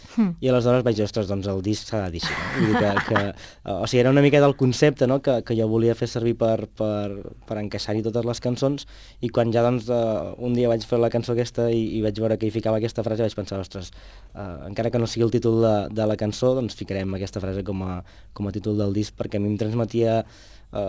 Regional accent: Sant Pere de Riudebitlles, Catalonia, Spain; Sí, de fet, jo vinc del Penedès, de Sant Pere de Riudebitlles, i sí, és un poble de 2.000 habitants

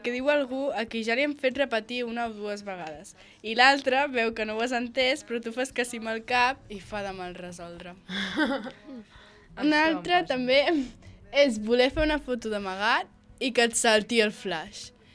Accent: Catalonia, Spain; També ens agrada que, malgrat identificar-nos com a catalans, un madrileny sigui simpàtic amb nosaltres.

